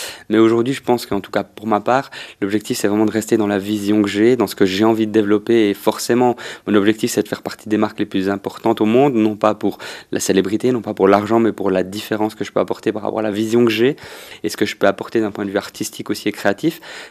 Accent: Switzerland; Parce qu'on vient de Suisse, on aime ce pays

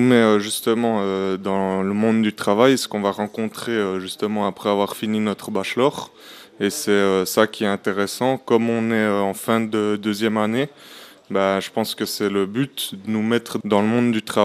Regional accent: La Chaux-de-Fonds, Neuchâtel, Switzerland; je viens de La Chaux-de-Fonds.

